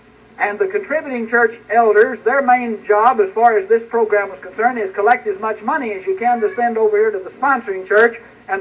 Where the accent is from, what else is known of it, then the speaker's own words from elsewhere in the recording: Texas, United States; of the first congregations to do this was the Broadway Church of Christ in Lubbock, Texas, near my hometown.